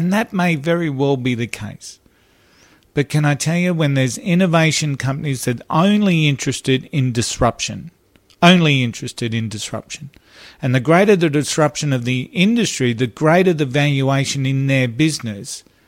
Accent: Brisbane, Queensland, Australia; just here in Brisbane, in my hometown, there's traffic licenses that were paid to the government

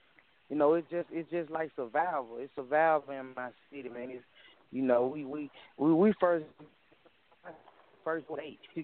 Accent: Memphis, Tennessee, United States; I'm from Memphis, Tennessee.

